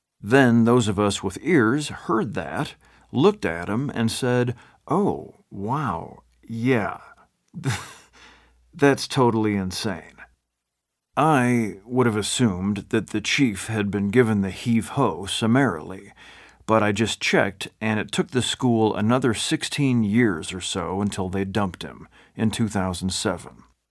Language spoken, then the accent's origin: English; Minooka, Illinois, United States; My hometown of Minooka, Illinois, counted 11,000 souls, give or take, in the last census, including about 92% white people and between 2 and 3% black people